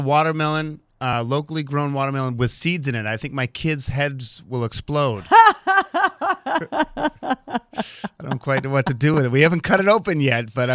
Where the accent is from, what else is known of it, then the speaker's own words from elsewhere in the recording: Massachusetts, United States; where I grew up on the North Shore of Boston.